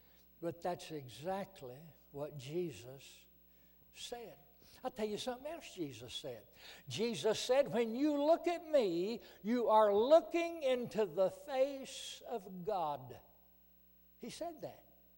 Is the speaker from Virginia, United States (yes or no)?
no; Alabama, United States; Well, I'm from Alabama. I'll tell you what I think about him.